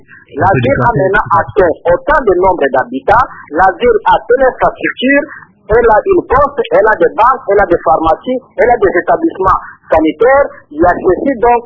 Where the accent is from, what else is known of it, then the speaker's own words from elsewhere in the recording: Bandundu, Kwilu, DR Congo; Moi, j'ai grandi à Bandunduville. Je connais Kikwit. Je connais ma province.